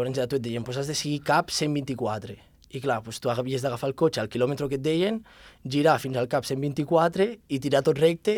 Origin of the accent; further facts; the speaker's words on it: Andorra; ja que som d'Andorra anem a fer una mica de país